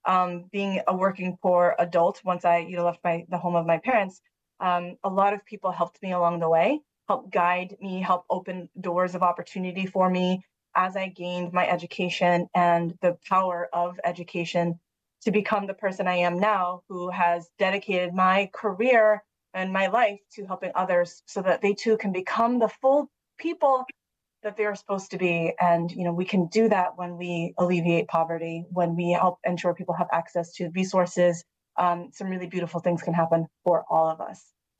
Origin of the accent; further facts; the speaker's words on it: New England, United States; also born or lived in Pittsburgh; now in Washington, D.C., United States; So I hail from New England. I'm a New Englander by birth. I grew up in New England and lived for a really long time in Pittsburgh before moving to DC in 2011.